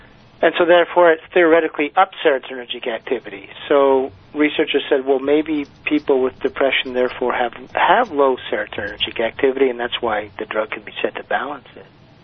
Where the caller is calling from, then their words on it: Boston, Massachusetts, United States; Boston today, yeah.